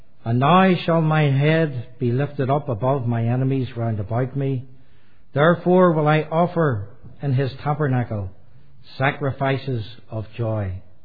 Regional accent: Newtownabbey, Northern Ireland, United Kingdom; born there; I was born in 1960 in Rathcoole. It's a very large housing estate in Newton Abbey, just off the main Shore Road, between Belfast and Carrickfergus.

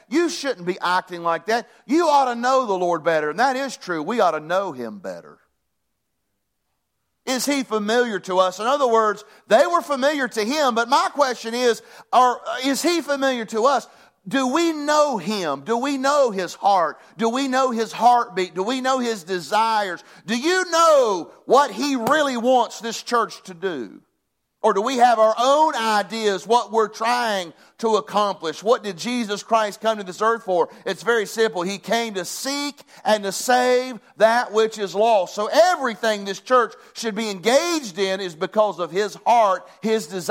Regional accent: Hinton, United States; moved away; Just like Hinton is my hometown. I know the people in Hinton, and a lot of the people, of course, back then, I don't know as many now. I've been gone for about 20 years

